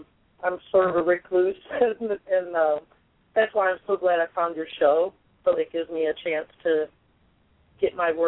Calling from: Tennessee, United States; Northeast Tennessee.

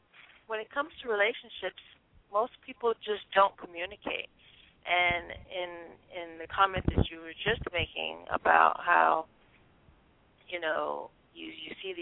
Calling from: Miami, Florida, United States; I'm calling from Miami, Florida.

